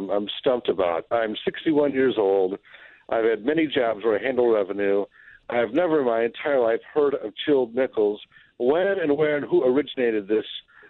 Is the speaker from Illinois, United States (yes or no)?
yes; Chicago, Illinois, United States; now in Wisconsin, United States; I was born in Chicago, grew up in the suburbs, and I currently live in southern Wisconsin, bumpkin country, but I drove taxis and limos all over the Chicago area.